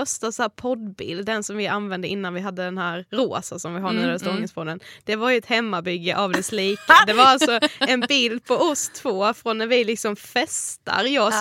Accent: Blekinge, Sweden; now in Stockholm, Sweden; blev ju värsta grejen hemma i Blekinge.

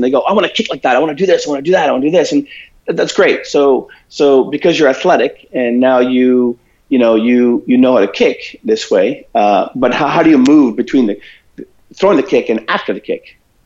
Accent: Toronto, Ontario, Canada; I was born in Toronto, and I grew up in Toronto mainly.

